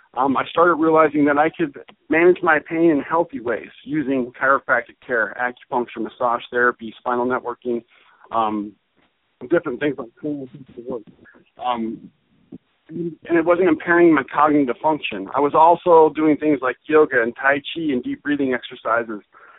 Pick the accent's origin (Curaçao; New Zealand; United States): United States; Phoenix, Arizona; So I retired in 2011 medically and came back to my hometown of Phoenix, Arizona.